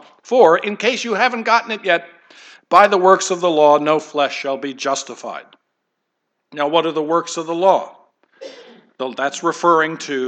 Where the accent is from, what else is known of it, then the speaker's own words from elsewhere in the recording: New York, United States; me and Don Spear growing up near New York City, and that song … will come back